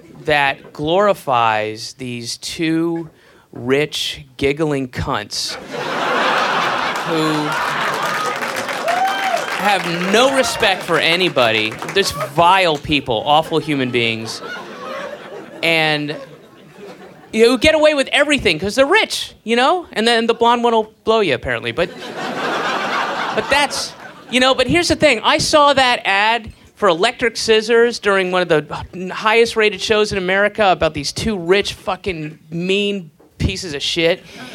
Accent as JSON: {"language": "English", "country": "United States", "said": "Me, little old me, I'm an American."}